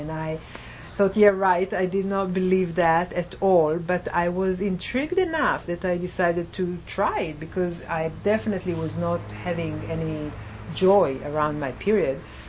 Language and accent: English; Israel; I grew up in Israel, but very similar messages.